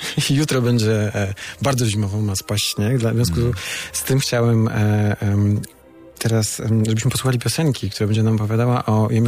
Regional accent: Zamość, Lublin Voivodeship, Poland; Ja pochodzę ze wschodu, z Zamościa. U nas bardzo śpiewnie się mówi.

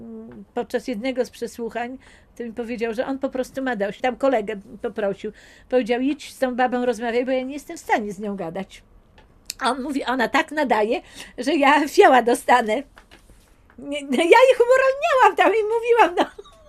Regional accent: Białystok, Podlaskie Voivodeship, Poland; Ja jestem Białostoczanką, rodowitą Białostoczanką. Tutaj się urodziłam i tu jestem z tym miejscem bardzo związana i ja po prostu Białystok kocham.

